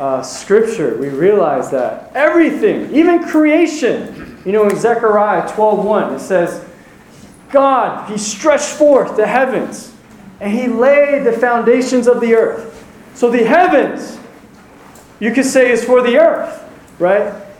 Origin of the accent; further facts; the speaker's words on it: Edison, New Jersey, United States; now in Piscataway, United States; And I am from New Jersey. I live in Piscataway. I grew up in New Jersey. I grew up in Edison. And then I was in the church in Franklin. With the exception of 2 years, and still there in New Jersey.